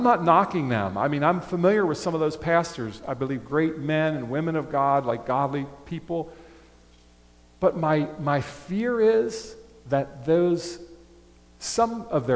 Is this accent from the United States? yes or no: yes; United States; born there; I was born in America. I've lived in America.